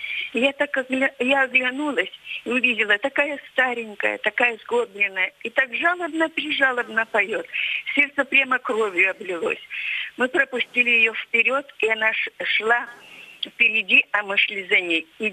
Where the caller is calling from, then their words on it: Novorossiysk, Krasnodar Krai, Russia; из Новороссийска.